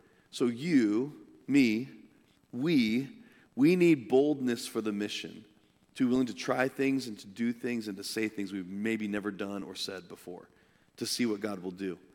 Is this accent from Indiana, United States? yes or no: yes; Indiana, United States; And so I went back to my hometown in Indiana